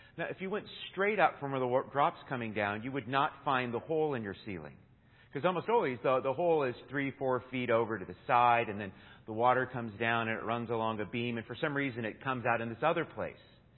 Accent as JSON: {"language": "English", "town": "Burbank", "region": "California", "country": "United States", "tie": "born or raised there", "said": "I grew up in Burbank, went to Burbank High School, went to UCLA, went to University of San Diego for law school."}